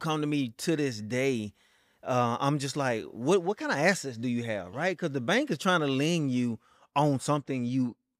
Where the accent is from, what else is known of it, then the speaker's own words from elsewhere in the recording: Texas, United States; even need to leave the state of Texas so big. But you know what I'm saying? I really never even left my hometown until later in, like, my teens.